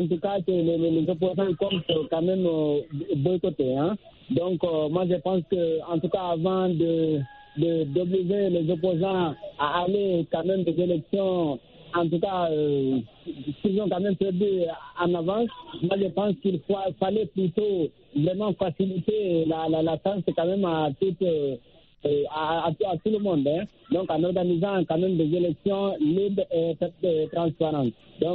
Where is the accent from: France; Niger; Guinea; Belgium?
Guinea; la Guinée-Conakry, mon pays d'origine